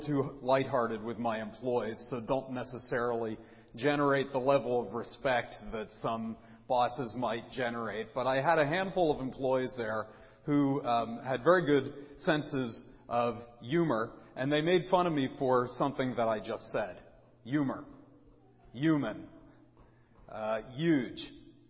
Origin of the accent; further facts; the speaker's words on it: McAllisterville, Pennsylvania, United States; moved away as an adult; also born or lived in Kansas; Well, I was born in Kansas, but as a lot of you realize, I was raised in McAllisterville, spent the years between the ages of approximately 4 and 18 in McAllisterville, and then made my exit to college